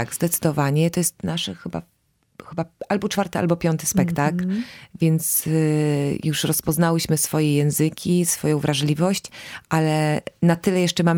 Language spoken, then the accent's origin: Polish; Warsaw, Masovian Voivodeship, Poland; born there; Jestem urodzona w Warszawie, ale wiele lat mieszkałam na mazowieckiej wsi